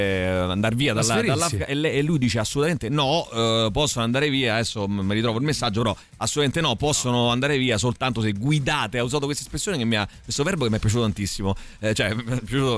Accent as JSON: {"language": "Italian", "region": "Herat", "country": "Afghanistan", "said": "Io vengo dall'Afghanistan, da Herat."}